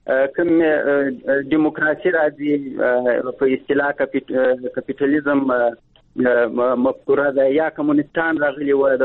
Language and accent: Pashto; Afghanistan; موږ افغانان یو